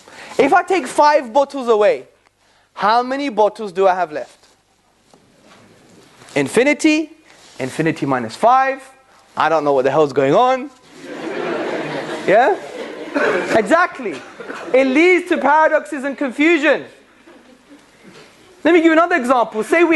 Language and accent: English; London, United Kingdom; I'm from Hackney in London, very dangerous place, okay?